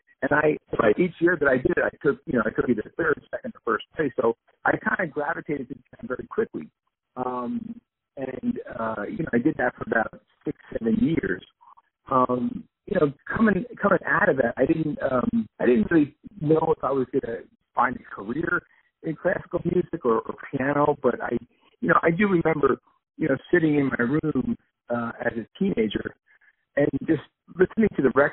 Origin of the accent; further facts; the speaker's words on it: Livingston, New Jersey, United States; I grew up in Livingston, New Jersey